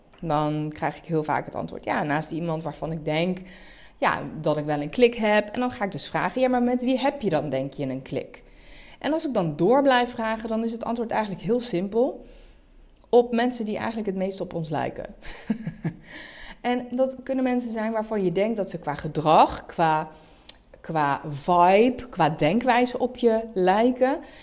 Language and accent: Dutch; Nijmegen, Gelderland, Netherlands; also born or lived in Amsterdam; ik kom uit Nijmegen, ik heb ook 10 jaar in Amsterdam gewoond. En ik ken heel veel mensen met verschillende afkomsten. Ik ben zelf van Turkse komaf.